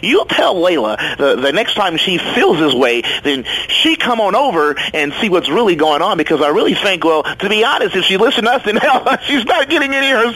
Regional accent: Minnesota, United States; I'm from Minnesota.

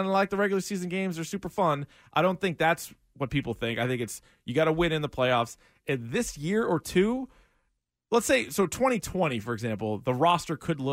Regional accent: the South, United States; accent: Southern; And some people love my Southern accent. They love it.

